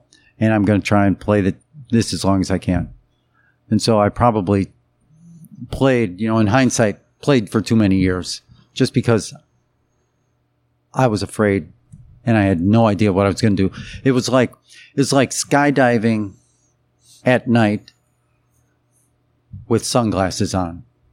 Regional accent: Chicago, Illinois, United States; I played outside hockey. I grew up in Chicago, so I played hockey outside.

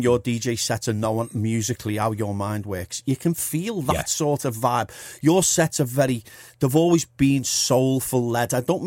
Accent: Heighton, United Kingdom; I grew up in Heighton. We then moved to Crosby.

